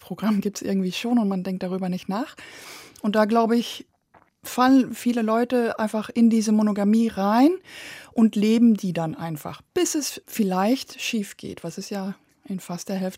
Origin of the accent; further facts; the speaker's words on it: Belgium; Ich bin ja in Belgien groß geworden